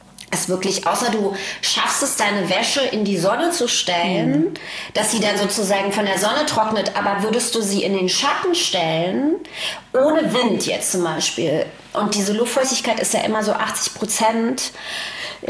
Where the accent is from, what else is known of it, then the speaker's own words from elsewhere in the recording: Berlin, Germany; weil Berlin ja meine Heimat ist. Ich bin hier geboren